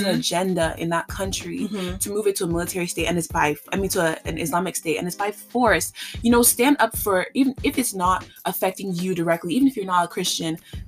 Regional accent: Nigeria; We're Nigerian for a reason.

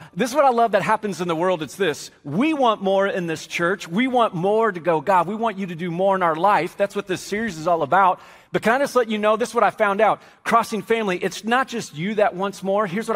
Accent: Las Vegas, Nevada, United States; I grew up in Las Vegas, and so the phrase I grew up with is, what happens in Vegas, what? Stays in Vegas.

